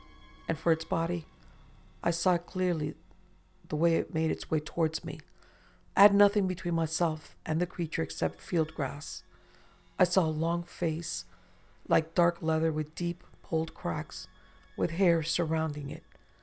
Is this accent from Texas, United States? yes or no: yes; Dallas, Texas, United States; Did I mention I'm from Dallas, and it's flat and not that far above sea level?